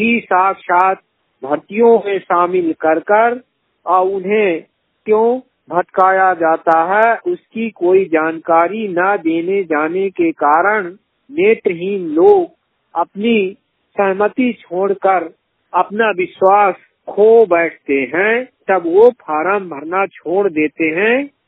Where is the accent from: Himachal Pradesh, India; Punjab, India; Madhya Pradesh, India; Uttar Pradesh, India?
Madhya Pradesh, India; Koylari; ग्राम कोयलारी, post Baraula, तहसील बांधवगढ़, जिला उमरिया का निवासी हूँ।